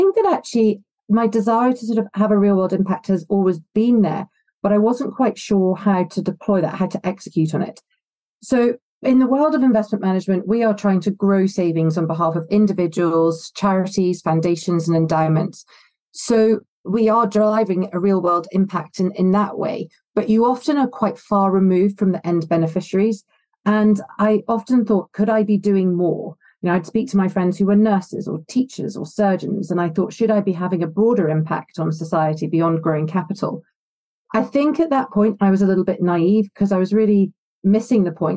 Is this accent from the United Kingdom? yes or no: yes; Scotland, United Kingdom; Well, I grew up in a small village in the northeast of Scotland near the city of Aberdeen. I started off attending the village school, which just had 40 pupils